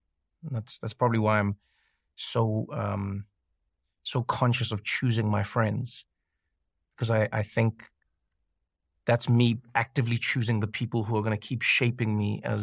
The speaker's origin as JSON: {"language": "English", "country": "South Africa", "tie": "born or raised there", "said": "I was born and raised in South Africa, right? I was born in 1984. So that was, you know, 6 years before apartheid ended, born to a black mother and a white father"}